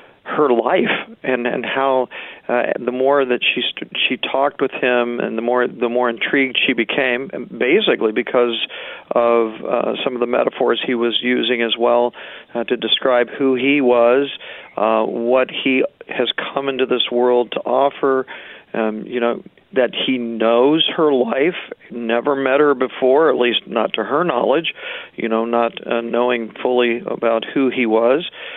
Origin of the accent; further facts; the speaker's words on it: Kansas City, Missouri, United States; We're actually from the Kansas City, Missouri area originally.